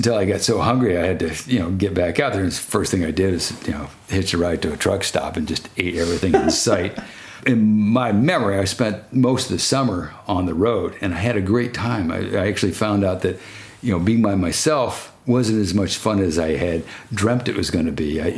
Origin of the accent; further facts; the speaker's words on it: Texas, United States; First time I'd really been exposed to snow. I was from Texas. I mean, I'd seen it once or maybe twice in Houston